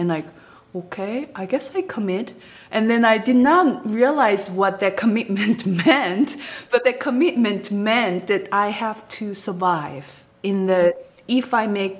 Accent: Busan, South Korea; But later I realized that staying in Busan, which is my hometown, it's not that exciting. I went to university from my home, my own home, you know, nothing exciting.

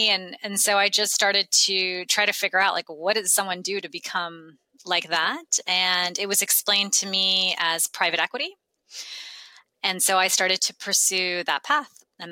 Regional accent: Los Angeles, California, United States; born there; also born or lived in Middle East; Yeah, I was born in Los Angeles, but then my father was an engineer in the oil industry. And so we then went to the Middle East. We lived there for several years and then came back to California, where I finished off middle school.

